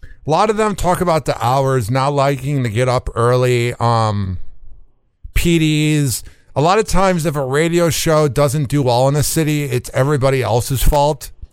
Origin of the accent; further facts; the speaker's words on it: Chicago, Illinois, United States; I've been in Florida for the last 9 years. I'm originally from Chicago, for people that are hearing this for the first time.